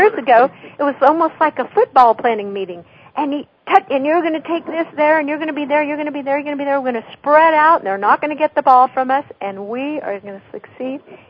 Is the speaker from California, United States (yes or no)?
yes; California, United States; And I said, okay, I'm from the Bay Area.